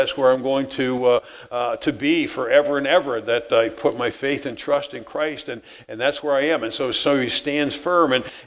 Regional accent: Pennsylvania, United States; where I grew up in Pennsylvania, we lived in this little old farmhouse, and we had a basement in our little farmhouse there.

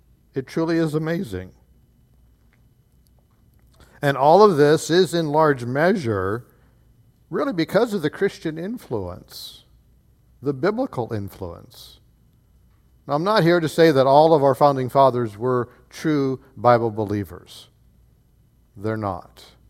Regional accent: United States; I think of America, because that's where I've grown up.

